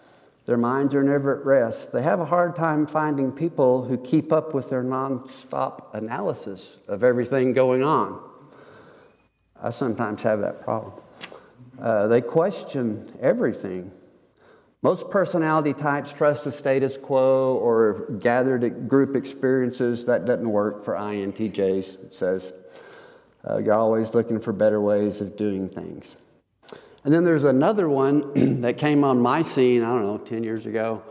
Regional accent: Rangerville, Texas, United States; also born or lived in Abilene; I was born in Abilene, didn't live there very long. It was the last semester my folks were in school at Abilene Christian, so they whisked me back down to Rangerville a few months after I was born. 350 miles south of here.

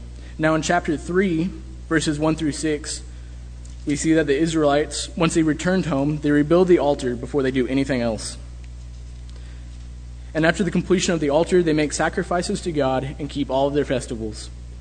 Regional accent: Leander, Texas, United States; now in San Marcos, United States; I grew up here in Leander. I am now a college student in San Marcos at Texas State.

